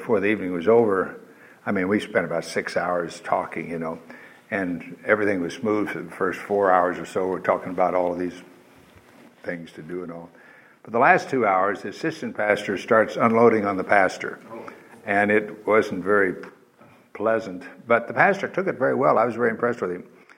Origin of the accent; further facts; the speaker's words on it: Costa Mesa, California, United States; I'm old and primarily because I'm from Costa Mesa.